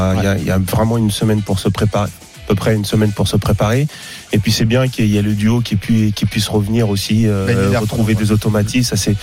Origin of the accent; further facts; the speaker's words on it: Monaco; Moi, je suis monégasque.